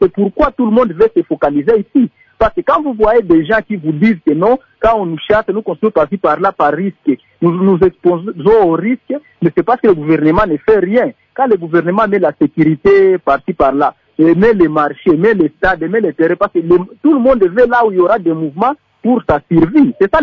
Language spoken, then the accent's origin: French; Bukavu, South Kivu, DR Congo; pour le cas d'éboulement ici chez nous à Bukavu